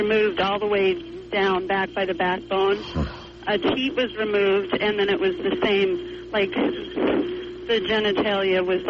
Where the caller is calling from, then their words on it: Montana, United States; I'm calling from Montana, and I need some information.